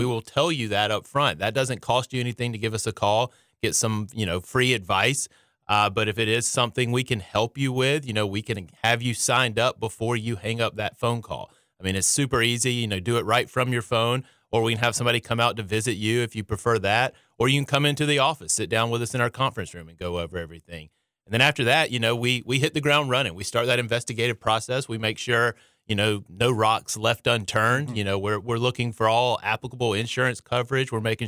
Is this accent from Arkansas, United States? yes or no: no; Columbus, Georgia, United States; now in Charleston, United States; I am. I'm from Columbus, Georgia. It's about an hour and a half south of Atlanta, then went to UGA for undergrad and came over to Charleston for law school.